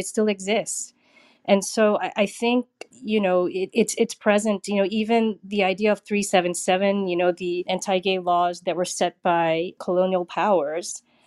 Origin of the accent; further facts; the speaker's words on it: Singapore; now in San Francisco, United States; Yes, I'm Singaporean. I live in San Francisco.